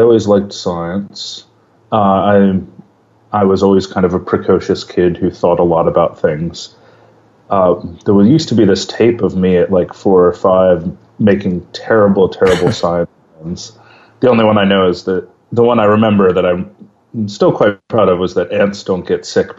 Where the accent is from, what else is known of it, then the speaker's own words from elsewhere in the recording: Walkersville, Maryland, United States; So I grew up in a very small town in Western Maryland called Walkersville, which is just outside of Frederick.